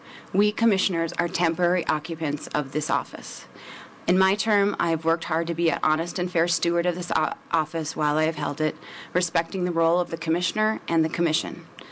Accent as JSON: {"language": "English", "region": "Minnesota", "country": "United States", "said": "and it's my home state of Minnesota where he was crowned with one of his NCAA titles."}